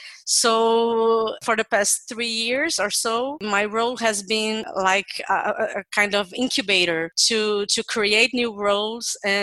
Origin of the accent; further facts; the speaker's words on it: Brazil; I'm a lawyer from Brazil